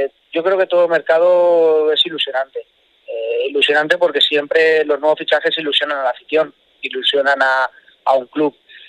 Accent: Valencia, Valencian Community, Spain; yo es verdad que me crié en Valencia

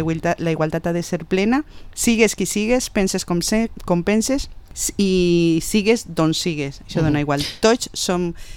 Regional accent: Vila-real, Valencian Community, Spain; A mi, si jo algun dia tinguera que abandonar el meu poble, que això a mi me costaria moltíssim, perquè ja saps l'estima que li tinc jo a Vila-real, allà on anara jo portaria sempre els meus arrels i la meva identitat com a poble, no?

